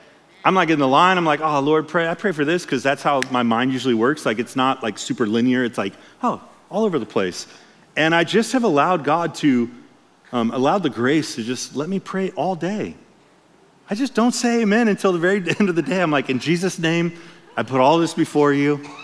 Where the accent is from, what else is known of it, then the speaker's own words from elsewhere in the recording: California, United States; I grew up in Orange County near the beach and we had riptides, they were crazy.